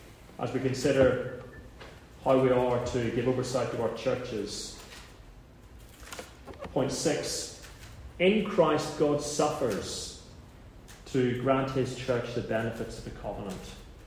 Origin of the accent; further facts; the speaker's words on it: Northern Ireland, United Kingdom; that's just me, that's my culture. I'm from Northern Ireland.